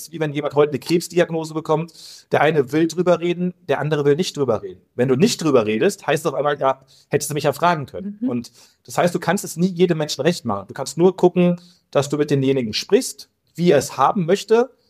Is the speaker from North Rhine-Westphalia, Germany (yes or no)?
yes; North Rhine-Westphalia, Germany; jetzt komme ich aus dem Rheinland, da sind wir alle mal ein bisschen lockerer mit der Zunge unterwegs